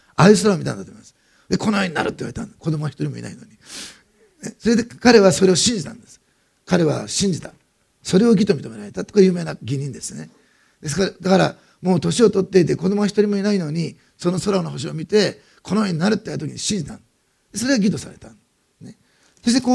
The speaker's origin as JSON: {"language": "Japanese", "region": "Osaka", "country": "Japan", "tie": "born there", "said": "私は大阪生まれで、天の川はなんていうか絵本でしか知らなくて"}